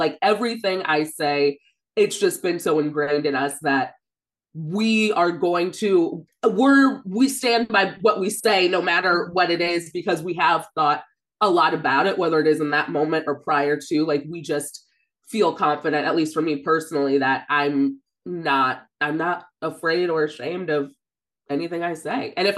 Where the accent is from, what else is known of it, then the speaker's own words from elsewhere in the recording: St. Louis, Missouri, United States; And also, we're from St. Louis, he's from St. Louis, and Rachel and I actually went to the same high school as Andy.